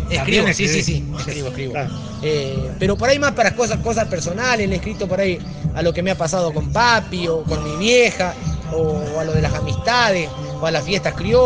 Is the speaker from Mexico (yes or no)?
no; Guardia Escolta, Santiago del Estero, Argentina; soy un criollo, hijo de padres mestizos. Soy nacido en Guardia Escolta, un pueblo de más chiquito. Mi pueblo tiene 800 habitantes, tiene 5 cuadras por 7 cuadras. Es un pueblo bien chiquitito del sudeste de Santiago.